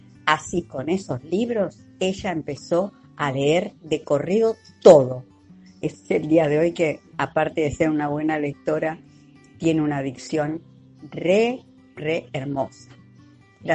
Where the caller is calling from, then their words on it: Avellaneda, Buenos Aires Province, Argentina; de Avellaneda, Buenos Aires.